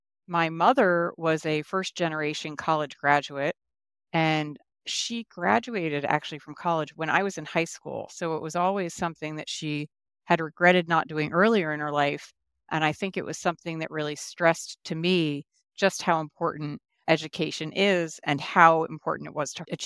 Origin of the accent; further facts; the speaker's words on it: Bernardsville, New Jersey, United States; So I grew up in Bernardsville, New Jersey. I was one of three girls, and my father was a chemist and became a perfumer.